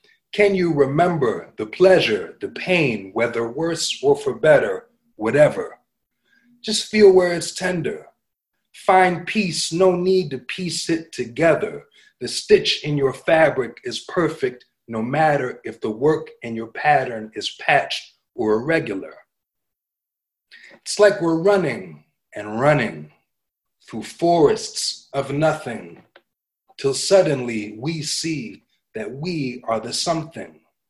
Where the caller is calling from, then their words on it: Philadelphia, Pennsylvania, United States; I'm coming from Philadelphia, PA, in the U.S., so I guess that's one nice thing about everything going virtual